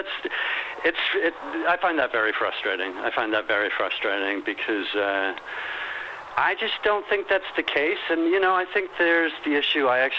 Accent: Canada; now in Los Angeles, United States; because I am Canadian.

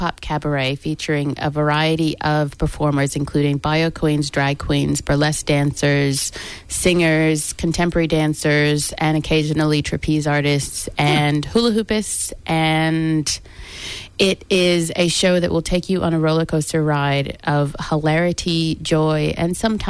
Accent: United States; moved away as an adult; I've been here 12 years, but obviously I grew up in America and my family's from Barbados.

